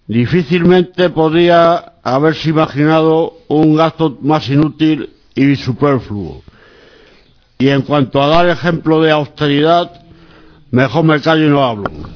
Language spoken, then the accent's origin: Spanish; Madrid, Community of Madrid, Spain; Yo soy de Madrid, soy puro gato